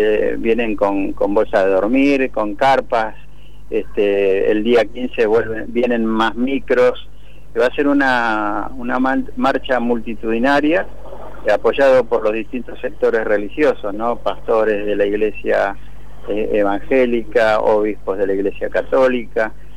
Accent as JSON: {"language": "Spanish", "country": "Argentina", "said": "Porque estamos buscando nuestro reconocimiento como soldado argentino"}